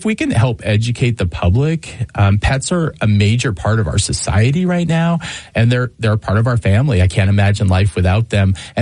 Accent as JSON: {"language": "English", "town": "Ellensburg", "region": "Washington", "country": "United States", "tie": "born or raised there", "said": "I grew up in the Ellensburg area, went to Ellensburg High School."}